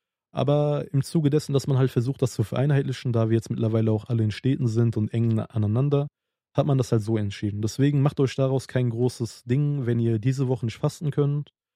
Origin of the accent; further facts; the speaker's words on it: Pülümür, Tunceli Province, Turkey; Deswegen kenne ich das so bei uns in Pülemür, an Kırmızıköprü gebunden unser Dorf, dass wir beispielsweise als allerletztes fasten